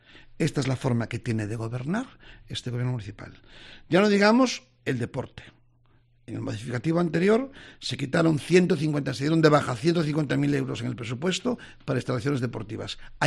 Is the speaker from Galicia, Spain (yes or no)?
yes; A Coruña, Galicia, Spain; me sentí muy orgulloso y a todo el mundo le decía, es que yo soy de La Coruña